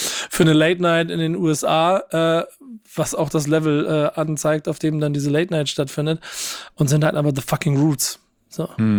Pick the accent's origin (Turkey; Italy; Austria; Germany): Germany; Hamburg; wo ich als Hamburger mit Berlin noch immer ein bisschen in meinen im musikalischen, innerlichen Kämpfen war.